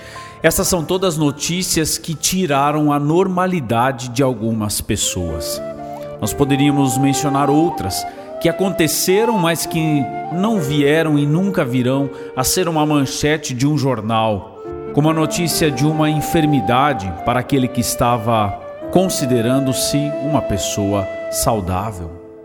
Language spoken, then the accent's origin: Portuguese; Brazil; assim como nós, brasileiros, trabalhávamos nessa cidade de Darmstadt, na Alemanha, próximo a Frankfurt.